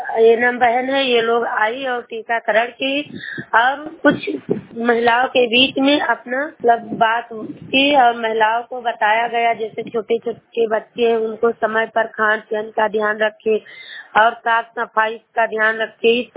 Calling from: Balrampur, Uttar Pradesh, India; जिला बलरामपुर, पोस्ट तुलसीपुर।

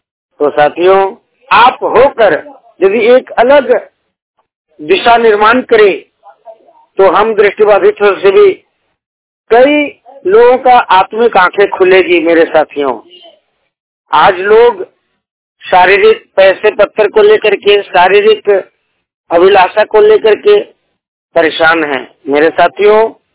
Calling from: Dhandu, India; मैं ग्रामीण क्षेत्र से बात कर रहा हूँ। मेरा गांव का नाम ढांडू है, पंचायत गोविंदपुर है, प्रखंड राजनगर है।

